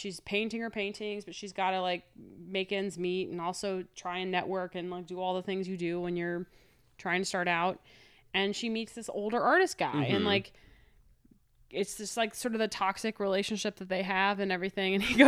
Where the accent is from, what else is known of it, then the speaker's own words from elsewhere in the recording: Midwest, United States; I have a lot of friends and family. I'm from the Midwest.